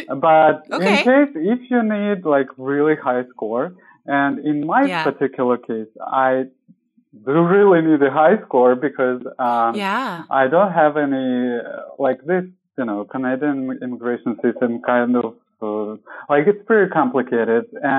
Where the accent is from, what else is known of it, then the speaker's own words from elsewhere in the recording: Moscow, Russia; English is a second language; I'm from Russia, from Moscow.